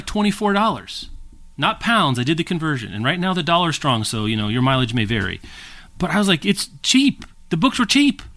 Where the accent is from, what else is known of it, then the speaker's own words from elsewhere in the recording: United States; And maybe that's just because I'm coming from the Americanness, so I see like the Britishness